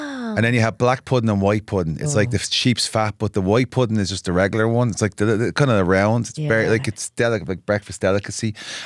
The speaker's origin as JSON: {"language": "English", "town": "Dublin", "region": "Leinster", "country": "Ireland", "tie": "born or raised there", "said": "I'm from Dublin. Grew up, born and raised."}